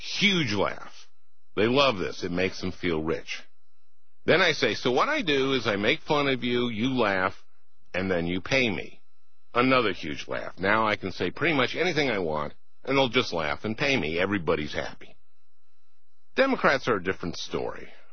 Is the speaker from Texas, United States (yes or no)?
no; Minnesota, United States; born or raised there